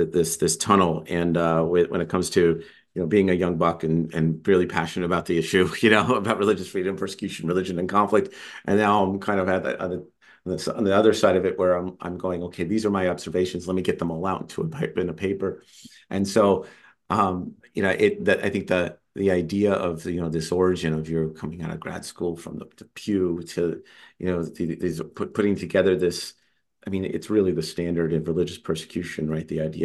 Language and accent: English; Poughkeepsie, New York, United States; I'm from Poughkeepsie, so it's really kind of funny, yeah.